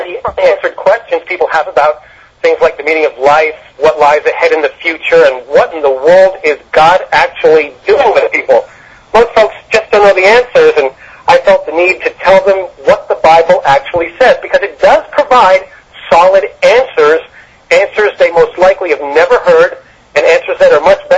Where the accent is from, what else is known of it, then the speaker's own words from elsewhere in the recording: United States; I'm an American, I'm a Christian